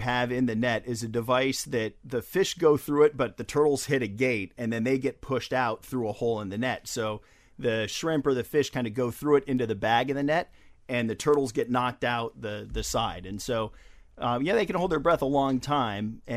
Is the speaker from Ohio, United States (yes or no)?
yes; Ohio, United States; coming to the beach in Florida, even though I grew up in Ohio, I always wanted to be a marine biologist.